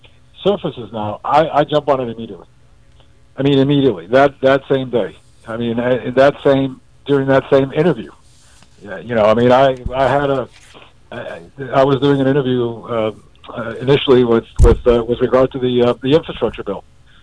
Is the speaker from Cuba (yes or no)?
yes; Cuba; I come from Cuba too, right?